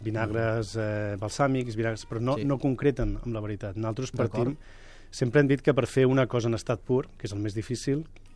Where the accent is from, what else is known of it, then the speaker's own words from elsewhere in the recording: Tarragona, Catalonia, Spain; born there; jo vaig néixer a Tarragona...